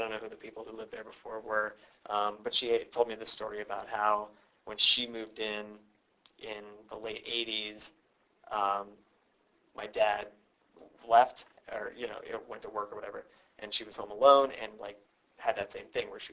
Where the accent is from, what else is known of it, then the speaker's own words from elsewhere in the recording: Redondo Beach, California, United States; So I grew up in Redondo Beach